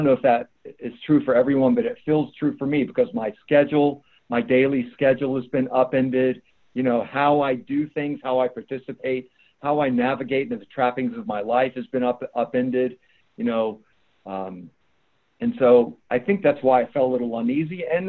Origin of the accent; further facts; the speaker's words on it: North Carolina, United States; also born or lived in New York / Fort Lauderdale; geographical moves from New York to Fort Lauderdale, back to New York, and now in North Carolina in my hometown, all done solvently.